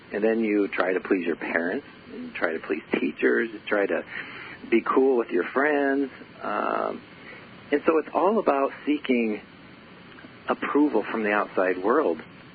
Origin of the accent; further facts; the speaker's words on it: Midwest, United States; I grew up in the Midwest, and my father was self-employed, so I knew all about hard work and efforting through life.